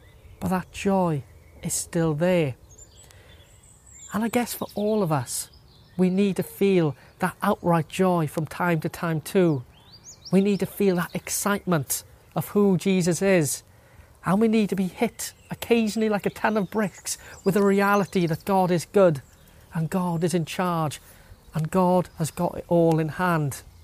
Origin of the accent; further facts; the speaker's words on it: Wales, United Kingdom; And I confess mine was marked as Welsh.